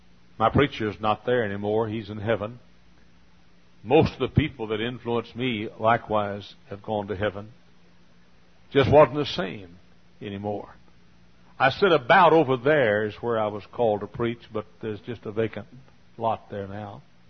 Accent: Dallas, Texas, United States; I grew up in the Hillcrest Baptist Church in Dallas, Texas.

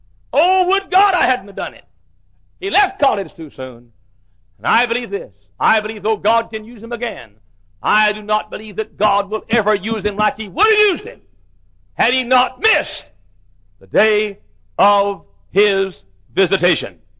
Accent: Dallas, Texas, United States; I was sitting in a motel room in Dallas, Texas, my hometown, and the phone rang and I answered it.

